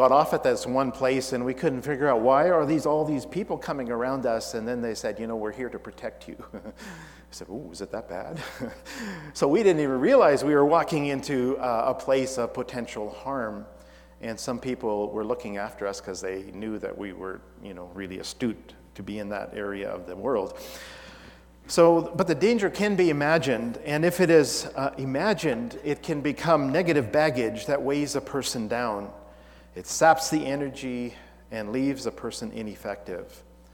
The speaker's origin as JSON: {"language": "English", "country": "India", "tie": "born or raised there", "said": "I grew up in India"}